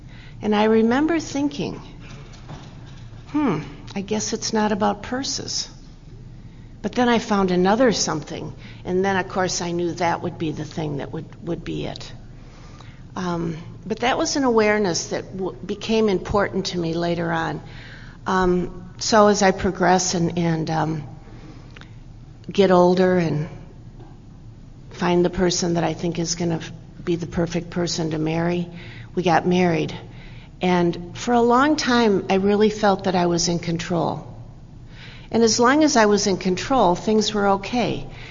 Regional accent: St. Paul, Minnesota, United States; I'm from St. Paul, Minnesota. We don't want to get too close, do we? I'm from St. Paul, Minnesota, and it's just a privilege to be in your lovely state.

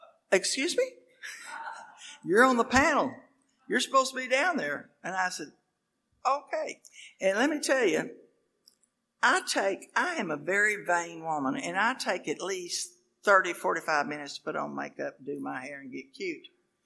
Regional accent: Lubbock, Texas, United States; born there; I was born in Lubbock, Texas. I heard a few sneers when they said Texas. And let me tell you, don't sneer around me, son. I love Texas. I love my home.

